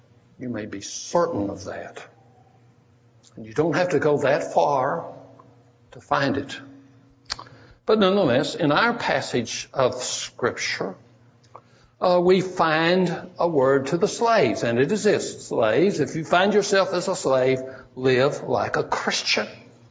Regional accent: the South, United States; I'm from the South, but I hated slavery, every bit of it

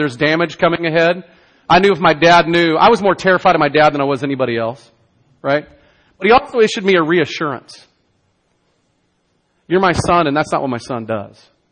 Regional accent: the South, United States; I grew up in the South where we got spanked, okay?

